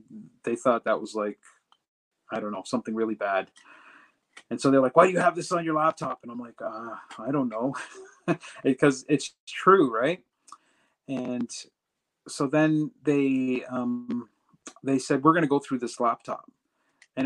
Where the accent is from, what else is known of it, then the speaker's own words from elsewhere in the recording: Canada; And I was the last Canadian in the group, and I figured, well, because I'm Canadian, I probably should be able to get out.